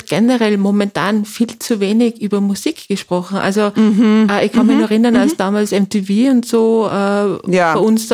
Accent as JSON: {"language": "German", "region": "Tyrol", "country": "Austria", "moved": "yes", "lives_now": "Vienna, Austria", "said": "Wie die Rebecca bin ich auch aus Tirol, wie man unschwer wahrscheinlich auch hört."}